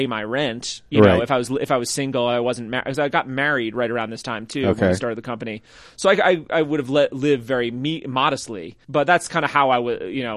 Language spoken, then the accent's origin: English; New York, United States; I'm from the suburbs of New York City.